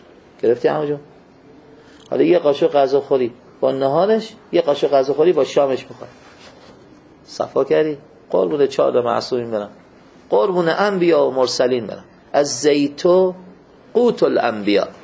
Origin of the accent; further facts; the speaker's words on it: Mashhad, Razavi Khorasan, Iran; من دو تاش چون که بچه مشهدم یک تذکری داره